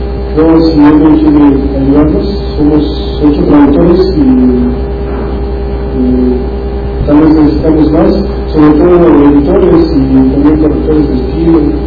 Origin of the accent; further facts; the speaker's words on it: Mexico; yo soy de México.